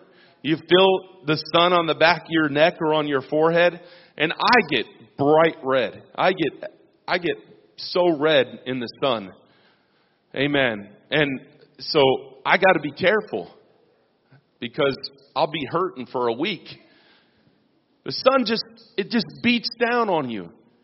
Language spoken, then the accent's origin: English; Las Vegas, Nevada, United States; We grew up in Nevada, Las Vegas.